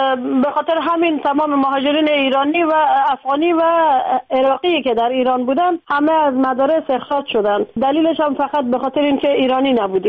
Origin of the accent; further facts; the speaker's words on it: Afghanistan; بچهای افغانی تلاش میکنن پنهان کنن که ما افغانی هستیم